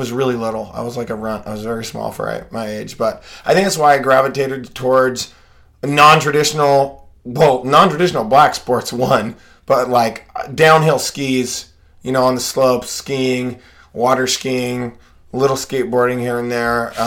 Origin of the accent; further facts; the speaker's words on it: Portland, Oregon, United States; I grew up in Portland, Oregon. I am originally from Oregon, and I'm a adult learner.